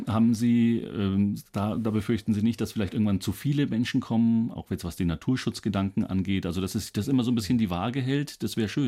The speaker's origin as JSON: {"language": "German", "region": "Bohemia", "country": "Czechia", "said": "Bei uns in Böhmen sagt man Ahoi, obwohl die Tschechen überhaupt kein Meer haben."}